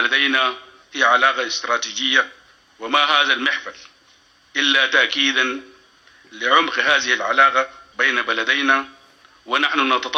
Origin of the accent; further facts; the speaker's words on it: Sudan; لكننا نريد أن نرسل رسالة لكل العالم، مفادها أننا كسودانيين قادرين على حل قضايانا